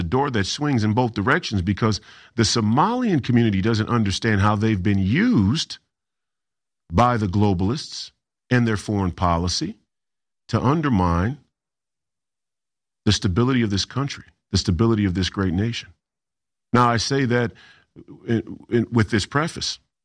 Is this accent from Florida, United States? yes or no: no; Minnesota, United States; I grew up here in Minnesota, born and raised here in Minnesota, was born in 1991. I'm 35 years old.